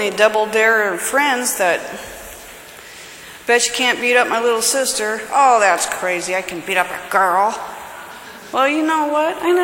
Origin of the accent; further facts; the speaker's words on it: Renton, Washington, United States; born there; I was born in Renton, Washington, and I was raised by a Southern man.